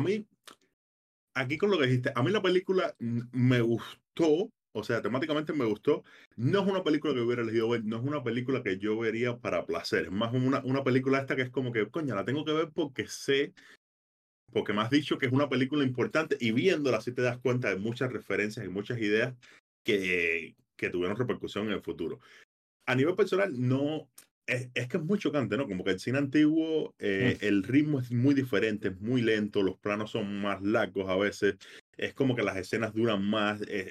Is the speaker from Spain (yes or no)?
no; Cuba; Lo más que he visto es cuando era niño, en Cuba ponían mucho